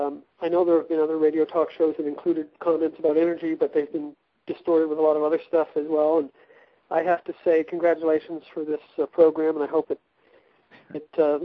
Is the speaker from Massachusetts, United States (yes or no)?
no; California, United States; I'm from Southern California, and so I had heard a lot of conversations about alternative energy